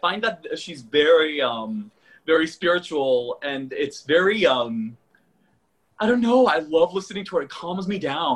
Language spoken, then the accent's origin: English; Seoul, South Korea; now in United States; I mean, it's not that much different than here, except it is super hyper competitive from